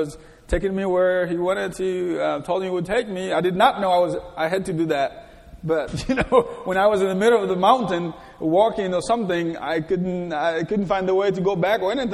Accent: Haiti; I was born and raised in the countryside, working on the farm with my parents, just sowing and doing different things

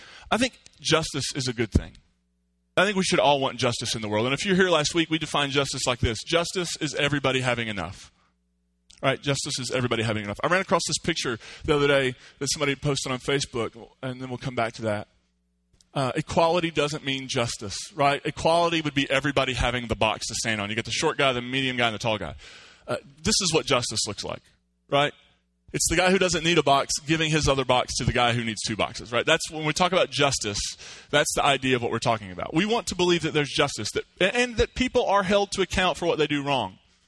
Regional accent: Kentucky, United States; I'm from Eastern Kentucky, the West Virginia border, and we have a world-renowned feud from back there.

